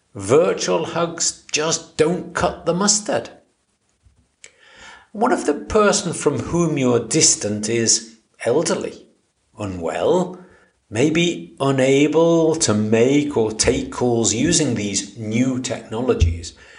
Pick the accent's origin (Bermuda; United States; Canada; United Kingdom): United Kingdom; Stoke-on-Trent, West Midlands; Where am I from? I'm from Stoke-on-Trent. I've no doubt about that. It's where I was